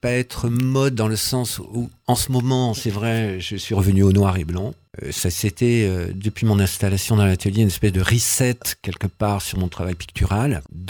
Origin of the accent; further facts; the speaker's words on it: Rodez, Occitanie, France; Après 48 ans d'absence, puisque moi, j'ai fait enfance-adolescence à Rodez, et je suis parti 48 ans, avoir plusieurs vies.